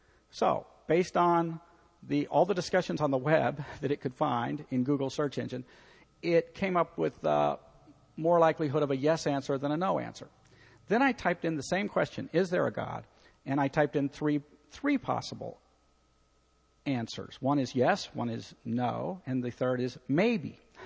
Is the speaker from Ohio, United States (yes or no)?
yes; Cincinnati, Ohio, United States; I'm a Reds fan because I grew up in Cincinnati.